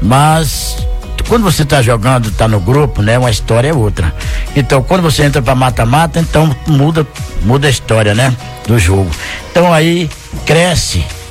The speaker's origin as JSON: {"language": "Portuguese", "country": "Brazil", "said": "Eu acho que nós somos brasileiros, nós temos que torcer para a seleção"}